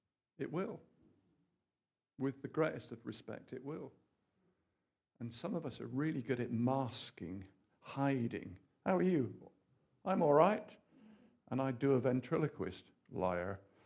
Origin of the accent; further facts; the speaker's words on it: Bristol, South West England, United Kingdom; born there; I was born in Southmead Hospital.